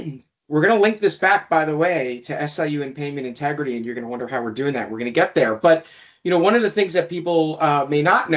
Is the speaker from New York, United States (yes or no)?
yes; New York City, New York, United States; as a New Yorker, the one thing that I think I took personal offense to was the continual trashing of New York as a city